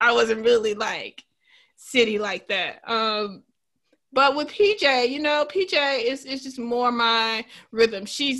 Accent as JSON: {"language": "English", "region": "the South", "country": "United States", "said": "As a Southerner myself, who's often disappointed"}